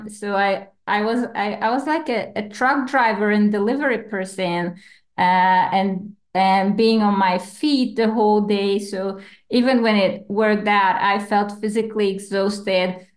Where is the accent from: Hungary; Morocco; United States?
Hungary; now in Spain; I'm originally from Hungary, but I've been living for the last 10 years in Spain.